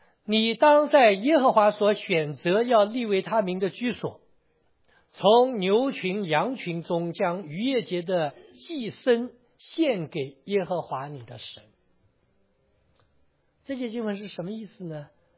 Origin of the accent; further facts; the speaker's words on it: China; 这两天我们中国人又过年了，我们中国人过年比这个他们西人过得多哈。